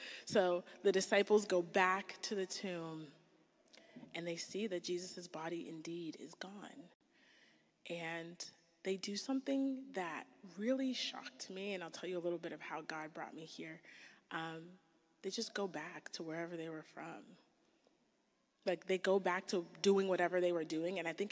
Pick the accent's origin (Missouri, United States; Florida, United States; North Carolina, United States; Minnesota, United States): North Carolina, United States; also born or lived in Texas; I came from North Carolina, then Texas, and pollen.